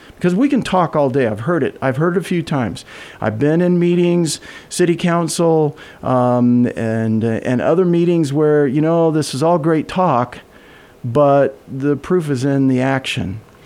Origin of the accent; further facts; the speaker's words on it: Kansas City, Missouri, United States; Kansas City's as large. It was my hometown. That's where I grew up.